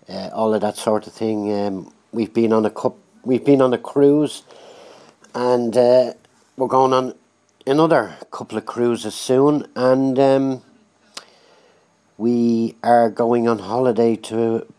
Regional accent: Dublin, Leinster, Ireland; now in Blackpool, United Kingdom; I'm originally from Dublin, but I have been living in Blackpool for the last 3 years.

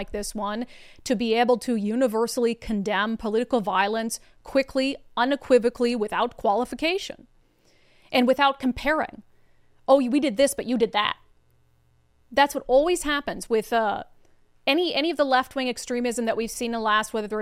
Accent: Minnesota, United States; especially, you know, my home state of Minnesota, such wonderful people.

